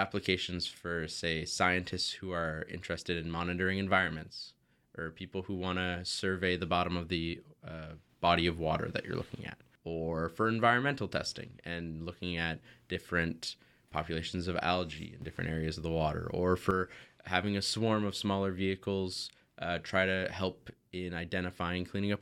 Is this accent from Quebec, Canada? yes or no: no; Newfoundland and Labrador, Canada; Like, I'm from Newfoundland originally, so, you know, big tie to the water and the oceans and boating industry there.